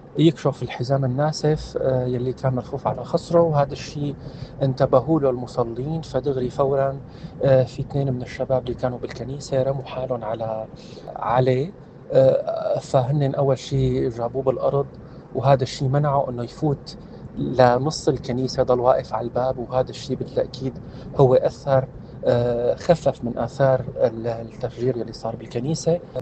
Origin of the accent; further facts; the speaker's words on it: Syria; ممكن يصيبنا كسوريين، كمواطنين سوريين